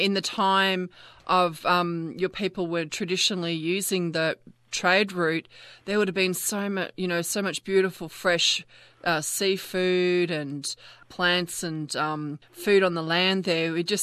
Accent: Logan City, Queensland, Australia; Well, yeah, I grew up in Logan City, and I've spent, you know, most of my childhood and early adult life on country there and around the waterways.

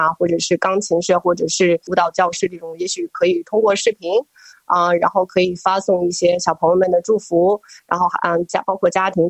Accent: China; 那么我们中国人也是常说的关老爱幼啊

